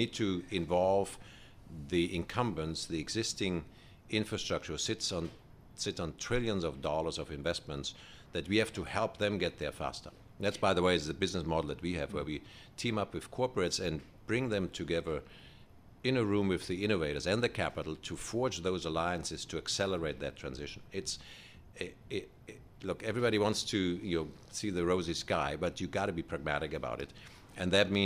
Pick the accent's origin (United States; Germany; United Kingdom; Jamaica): Germany; English is a second language; I'm from Germany originally. I mean, you can tell the accent.